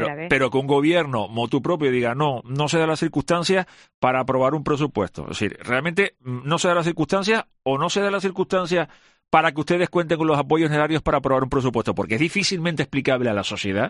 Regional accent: Canary Islands, Spain; nosotros como canarios, hay mucha gente que se siente perjudicada

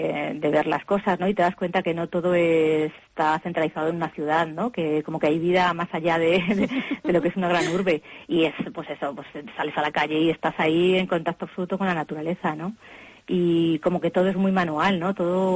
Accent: Madrid, Community of Madrid, Spain; Yo soy, por ejemplo, soy de Madrid, ¿no? Entonces el haber cambiado tan drásticamente de entorno, pues eso yo creo que es un poco lo que me ha costado

